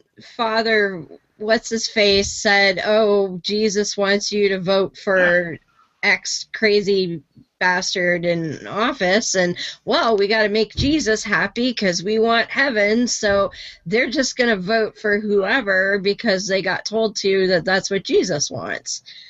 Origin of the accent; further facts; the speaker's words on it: Canada; I mean, even as a Canadian, because somebody said, well, why do you want to read that?